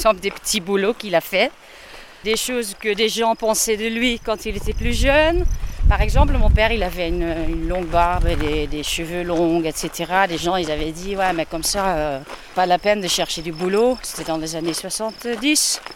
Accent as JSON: {"language": "French", "country": "Netherlands", "second_language": "French", "moved": "yes", "lives_now": "France", "said": "Des Pays-Bas, mais j'habite en France."}